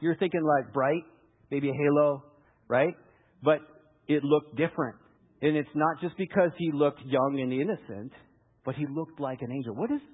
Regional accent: Lethbridge, Alberta, Canada; I grew up in Lethbridge, 100 kilometer winds, dry coulees, wildfire.

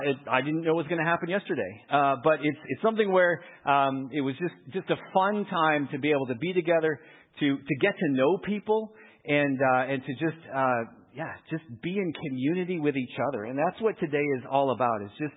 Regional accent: Lethbridge, Alberta, Canada; went to a block party in the neighborhood I grew up in Lethbridge.

